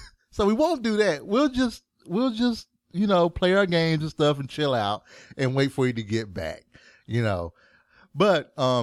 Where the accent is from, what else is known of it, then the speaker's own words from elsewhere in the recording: North Carolina, United States; Because I'm from North Carolina, where pulled pork barbecue.